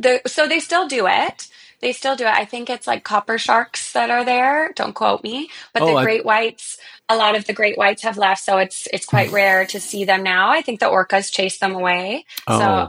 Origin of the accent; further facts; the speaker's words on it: Canada; When I was growing up in Canada